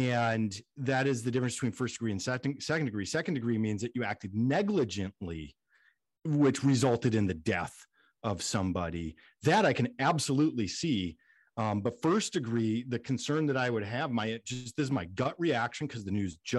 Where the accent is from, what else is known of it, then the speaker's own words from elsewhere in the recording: Minneapolis, Minnesota, United States; And I grew up in Minneapolis, by the way.